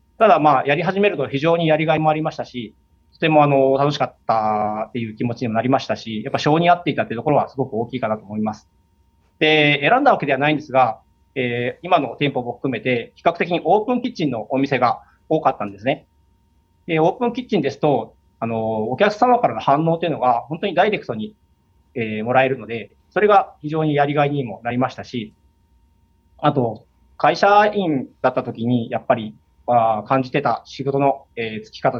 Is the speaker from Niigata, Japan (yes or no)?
no; Karatsu, Saga, Japan; やはり唐津っていう自分の地元が選択肢の一つとして上がってきました。